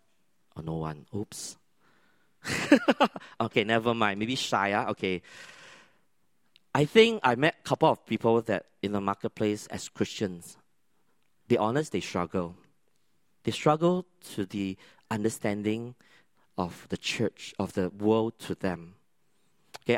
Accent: Malaysia; moved away as an adult; I discovered I love dancing when I was the age of 16, back in Malaysia. For those who know, I'm actually Malaysian. So I moved here when I was in the mid-20s.

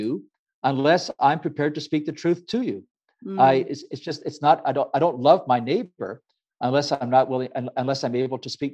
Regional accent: Ecuador; And so I grew up in Ecuador.

